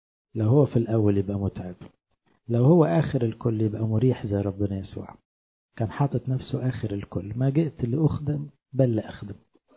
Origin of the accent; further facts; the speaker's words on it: Egypt; وللأسف كمصريين أغلبنا مش بنعرف نعمل حوار